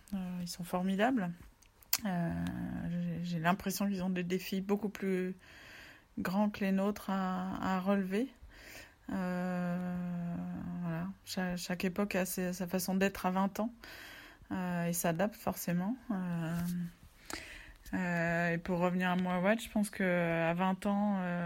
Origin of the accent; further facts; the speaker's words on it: Nantes, Pays de la Loire, France; en vivant à Nantes, là, en grandissant à Nantes, on n'était pas... Ouais, on n'avait pas conscience de tout, je pense.